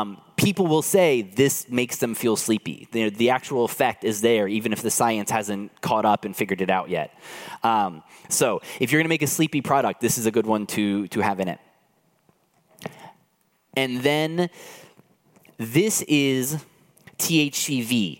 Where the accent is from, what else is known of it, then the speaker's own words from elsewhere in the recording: United States; now in France; I live here in France now, but I grew up in the States, and that's where most of my network is.